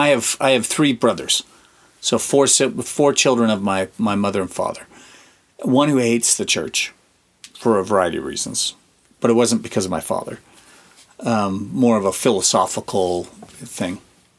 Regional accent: Northern Ireland, United Kingdom; I'd never articulated it to him because we're Northern Irish, so we wouldn't actually talk.

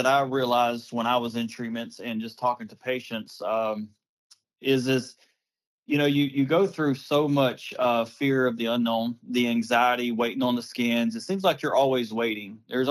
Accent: Dothan, Alabama, United States; I was born and raised here in Dothan. and I left for a little while, went to the Marine Corps, and I come back in 2010

